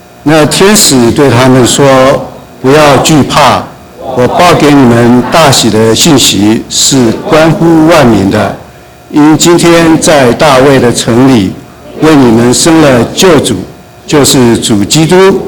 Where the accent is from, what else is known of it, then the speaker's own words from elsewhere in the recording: China; now in United States; 其他20%大概是我们中国人，我开玩笑。